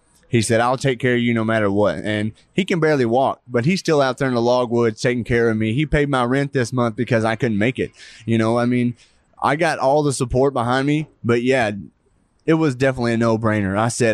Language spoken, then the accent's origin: English; Arkansas, United States; just the fact that I'm from Arkansas, I come from a logging background. I'm pretty much a nobody here, you know